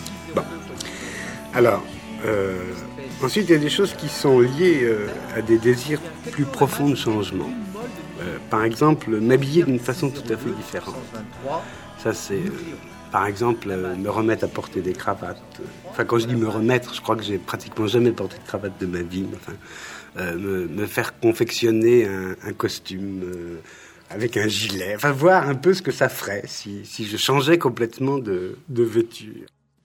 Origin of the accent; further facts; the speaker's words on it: Paris, Île-de-France, France; J'ai jamais été, depuis que je suis parisien, depuis ma naissance, j'ai jamais été sur les bateaux-mouches.